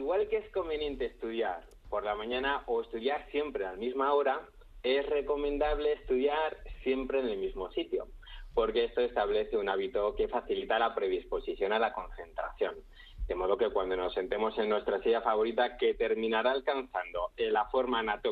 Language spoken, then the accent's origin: Spanish; San Lorenzo de El Escorial, Community of Madrid, Spain; y yo soy de San Lorenzo de Escorial